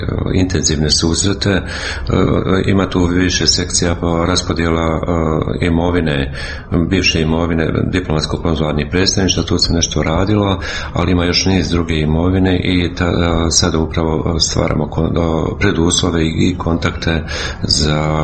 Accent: Sarajevo, Federation of Bosnia and Herzegovina, Bosnia & Herzegovina; Pa rođen sam u Sarajevu, sve škole sam završio u Sarajevu od osnovne do fakulteta

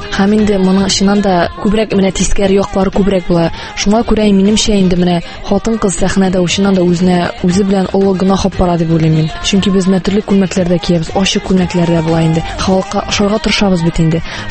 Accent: Aznakayevo, Tatarstan, Russia; now in Kazan, Russia; Мин үзем Озакай ягыннан инде, Озакайда туып үстем. Хәзерге вакытта Казанда яшим.

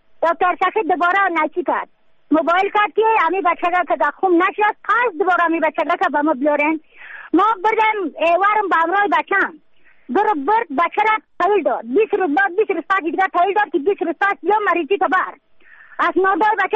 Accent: Yaftal, Badakhshan, Afghanistan

